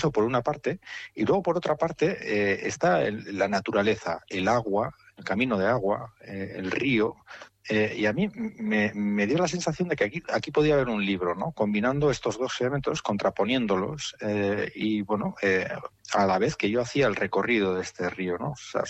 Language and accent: Spanish; Urretxu, Basque Country, Spain; Yo soy de Urretxu. Y bueno, a lo largo de mi vida pues he recorrido muchas veces pues la zona, ¿no?, del valle